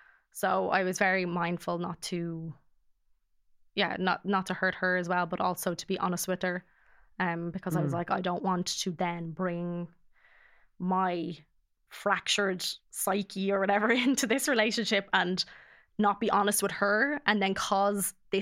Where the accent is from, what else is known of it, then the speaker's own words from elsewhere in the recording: Dublin, Leinster, Ireland; my family home, where I grew up in Castleknock in Dublin, and then I moved to Lucan after my dad died, and then we moved from Lucan to Wexford. So I don't have a home base.